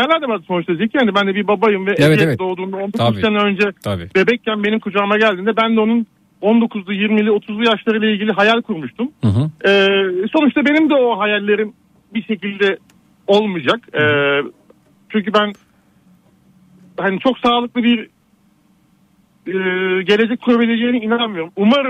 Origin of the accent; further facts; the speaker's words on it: İzmir, Turkey; ben de gençliğim İzmir'de geçti.